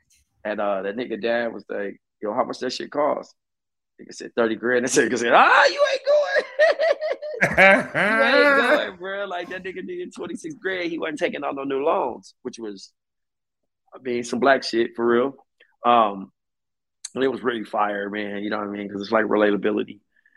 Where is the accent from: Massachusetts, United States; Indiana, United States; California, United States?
California, United States; Compton; And it's funny because being American, especially African American, you would think, especially me growing up, right? I'm from Compton.